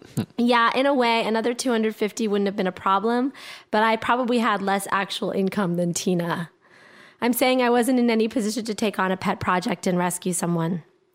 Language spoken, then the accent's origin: English; Washington, District of Columbia, United States; I grew up in DC.